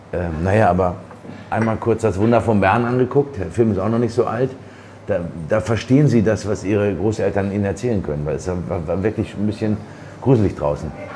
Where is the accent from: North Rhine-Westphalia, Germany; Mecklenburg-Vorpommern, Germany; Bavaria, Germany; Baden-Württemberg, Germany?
North Rhine-Westphalia, Germany; Dortmund; für die kommst du aus Norddeutschland, wenn du sagst, ich komme aus Dortmund.